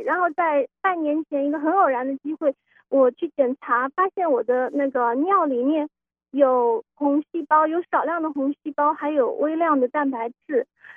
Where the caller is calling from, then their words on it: Mountain View, California, United States; 啊、Mountain View。